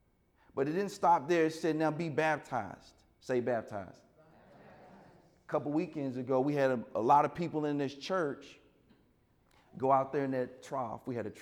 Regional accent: the South, United States; You know, I'm from the South, man.

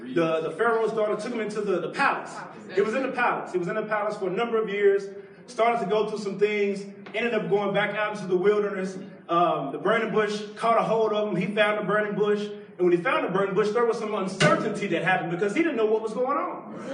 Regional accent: Mahia, Texas, United States; I'm from Mahia, Texas. I'm Pentecostal by nature.

